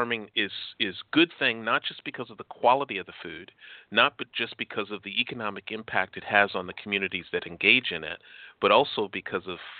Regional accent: Chicago, Illinois, United States; born there; I lived in Chicago. I was born in Chicago.

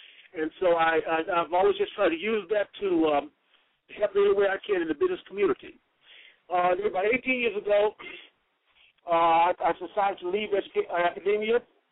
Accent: Mississippi, United States; Well, I'm from Mississippi, Mississippi. I went to Tougaloo College and I received a BS degree.

